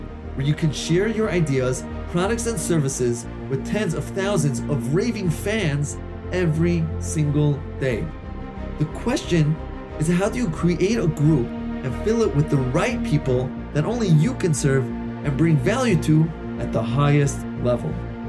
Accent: New York, United States; I knew you looked familiar because I'm also from New York.

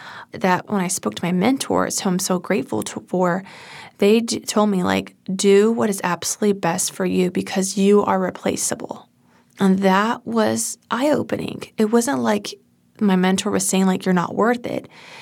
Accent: Houston, Texas, United States; I'm like, oh, I'm from Houston.

